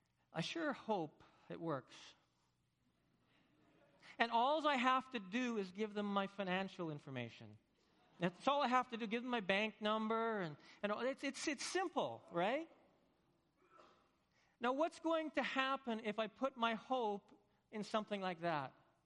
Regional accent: Saskatchewan, Canada; I'm from Saskatchewan

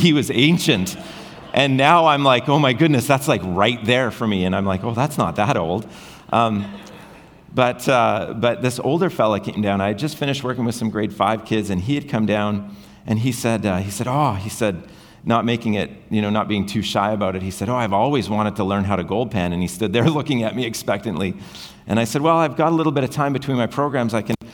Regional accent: British Columbia, Canada; growing up in the Kootenay region, we had the whole reason that people came to that region in British Columbia was because of a gold rush.

